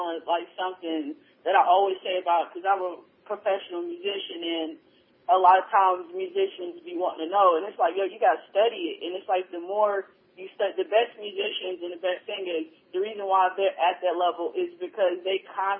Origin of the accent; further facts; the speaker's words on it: Oklahoma, United States; because I'm like country. I'm from the Midwest. I'm from Oklahoma, and we country. So sometimes my accent comes out sometimes